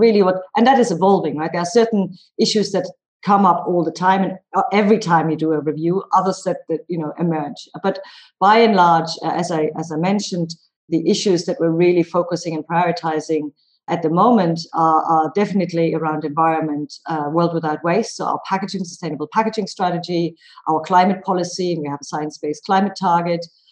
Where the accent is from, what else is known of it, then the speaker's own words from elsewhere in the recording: Germany; English is a second language; moved away as an adult; I'm German and I grew up in Germany. I've left 20 years ago already. So I grew up sort of in between sort of half town or urban environment and half nature.